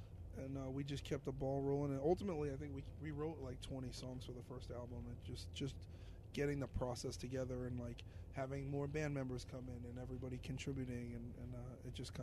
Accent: Brooklyn, New York, United States; South Brooklyn.

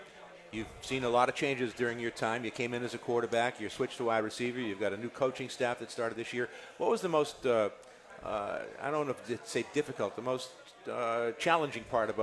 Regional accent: Worcester, Massachusetts, United States; but when I was a kid growing up in Worcester, it was a rivalry.

